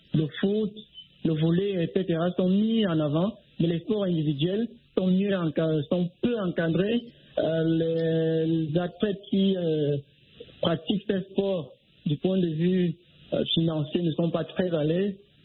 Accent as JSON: {"language": "French", "country": "Cameroon", "said": "D'abord, en tant que Camerounais, je dois dire que ça fait mal"}